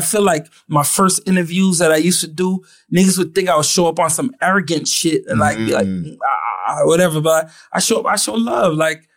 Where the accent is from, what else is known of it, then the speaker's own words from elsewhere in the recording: Ottawa, Ontario, Canada; I felt like I was the exception to the rule. I was from Ottawa.